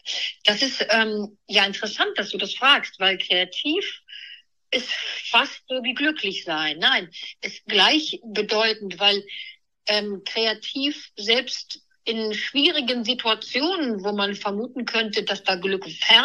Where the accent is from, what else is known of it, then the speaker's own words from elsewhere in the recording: Neuwied, Rhineland-Palatinate, Germany; ich bin im Rheinland in Neuwied aufgewachsen